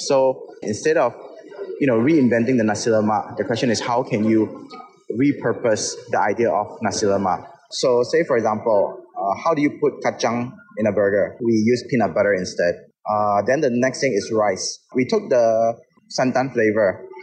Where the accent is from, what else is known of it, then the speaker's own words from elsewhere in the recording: Malaysia; being a Malaysian, we are so used to being around food and recipes from all different races.